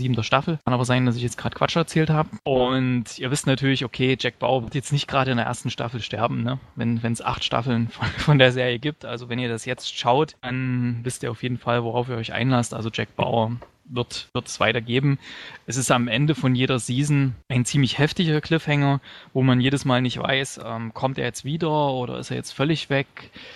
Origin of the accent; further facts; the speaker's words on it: Gera, Thuringia, Germany; da gab es damals in meiner Heimatstadt Gera mal so eine Aktion im Kino